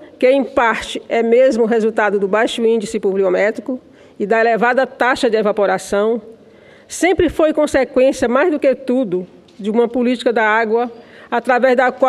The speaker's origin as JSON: {"language": "Portuguese", "region": "Northeast Region", "country": "Brazil", "said": "no semiárido brasileiro, localizado majoritariamente na região Nordeste, de onde venho."}